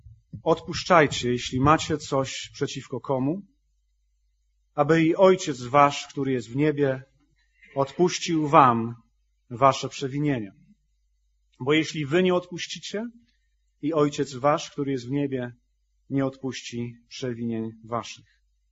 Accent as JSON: {"language": "Polish", "town": "Świnoujście", "region": "West Pomeranian Voivodeship", "country": "Poland", "said": "I tam w Świnoujściu, skąd pochodzę, szliśmy z grupą młodzieży"}